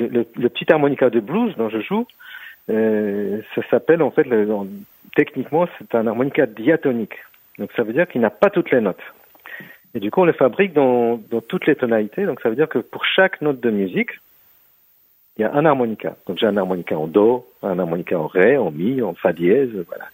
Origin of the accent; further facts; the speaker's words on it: Poland; moi je suis polonais d'origine, donc j'ai grandi en Pologne